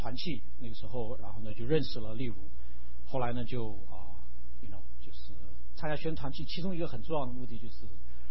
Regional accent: China; 因为他是从台湾来，我是从大陆来

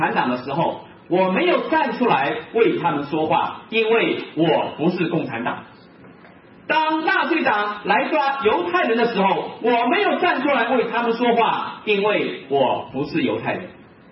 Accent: China; 我们中国人从来在文化上在道德上也在强调自己

